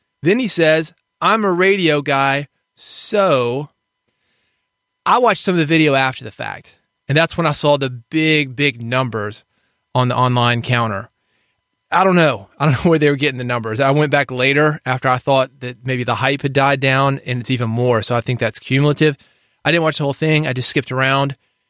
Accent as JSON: {"language": "English", "town": "Nashville", "region": "Tennessee", "country": "United States", "tie": "born or raised there", "said": "as a kid growing up in Nashville, Atlanta, that's just 4 hours from Nashville."}